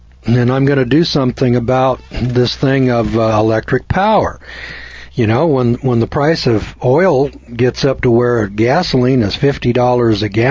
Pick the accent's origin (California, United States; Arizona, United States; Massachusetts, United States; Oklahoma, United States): California, United States; also born or lived in Boise; I was from California, so I'd never seen coal before in my life